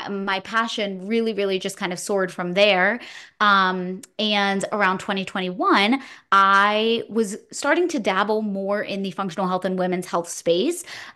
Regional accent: Pittsburgh, Pennsylvania, United States; I'm from Pittsburgh, PA.

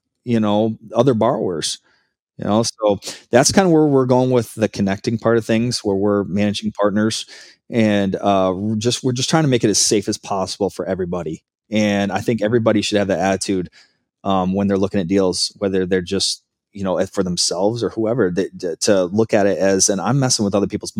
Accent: Michigan, United States; I have a lot of really good connections in Michigan. It's my home state.

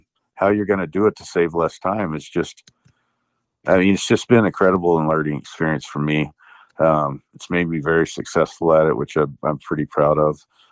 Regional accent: Texas, United States; moved away; You know, I moved here from Texas, you know, 20 years ago.

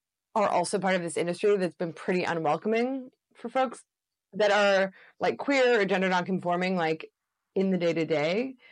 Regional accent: Canada; I'm white, I come from Canada, I'm university educated

